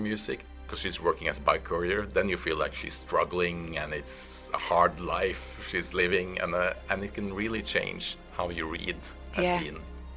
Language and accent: English; Norway; Well, I grew up in Norway, and every time a big new Hollywood blockbuster movie would come on, we would all run to the theaters.